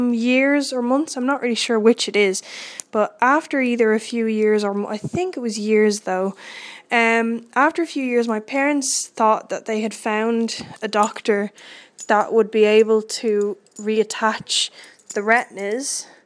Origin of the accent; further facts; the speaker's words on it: Ireland; also born or lived in Mallorca; I was raised here in Ireland. I'm sure you can hear my accent. So I was raised here in Ireland, but I wasn't born here. I was born in Mallorca in 1987